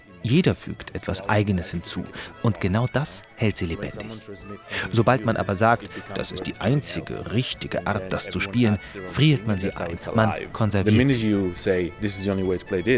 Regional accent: Turin, Piedmont, Italy; accent: Turin; Ich hatte schon dieses komische Gefühl, dass ich Sizilianer bin, weil meine Großeltern da waren. Aber ich bin im Norden, in Turin, aufgewachsen. Also habe ich einen Turiner Akzent.

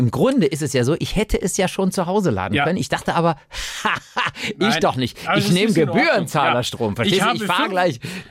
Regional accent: Cologne, North Rhine-Westphalia, Germany; Da rollen sich mir als Kölner wirklich

